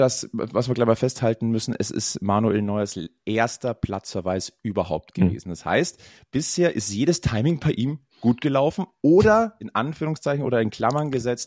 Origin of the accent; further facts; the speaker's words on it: Munich, Bavaria, Germany; born there; ich bin auch geborener Münchner